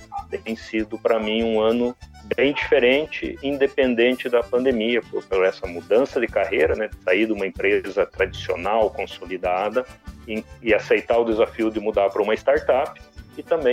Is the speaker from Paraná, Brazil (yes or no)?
yes; Três Barras do Paraná, Paraná, Brazil; also born or lived in Mato Grosso do Sul / Minas Gerais; Eu sou paranaense, de Três Barras do Paraná, ali do oeste paranaense, perto de Cascavel. Morei por muitos anos no Paraná, depois mudei para o Mato Grosso do Sul.